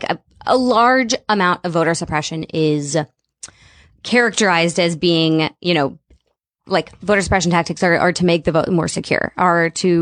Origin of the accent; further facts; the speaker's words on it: Oregon, United States; moved away; My entire voting life, I grew up in Oregon and now I'm here.